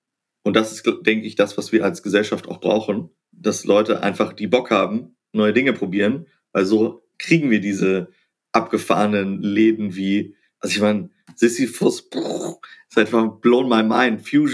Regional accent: Hannover, Lower Saxony, Germany; also born or lived in Halle / Tokyo / Chicago; ich bin geboren in Halle an der Saale im Osten, kurz vor dem Mauerfall. Dann sind wir nach Hannover. Dann hat meine Familie lange im Ausland gelebt, in Tokio, in Chicago

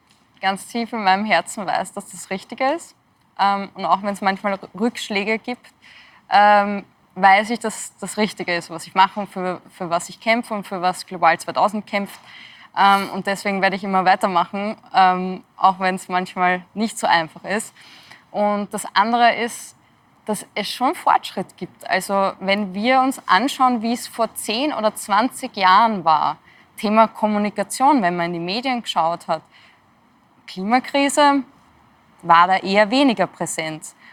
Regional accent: Austria; bei uns in Österreich

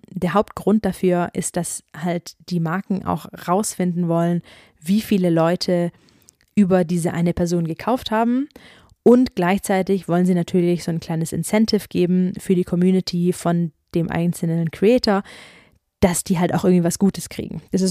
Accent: Baden-Württemberg, Germany; das Ganze in Baden-Württemberg stattfindet, das heißt in meiner Heimat.

